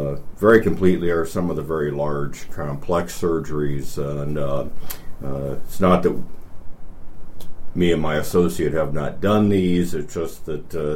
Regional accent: Iowa, United States; born there; Well, I was born in Iowa and subsequently went to medical school in Iowa as well.

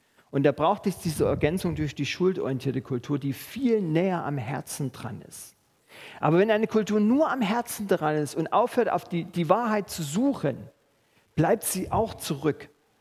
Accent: Germany; Und wir als Deutsche, wir sind da so cool drin.

